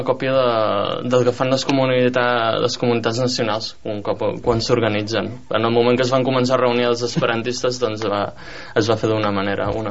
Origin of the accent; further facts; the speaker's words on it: Catalonia, Spain; hem de recordar la reacció que tenim com a catalans, el que sentim com a catalans